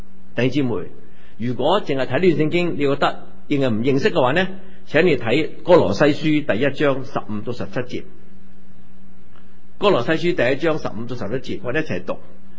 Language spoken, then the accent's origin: Cantonese; China; 喺我哋中国人过去有一句咁嘅格言又好，名言又好，满招损就谦受益。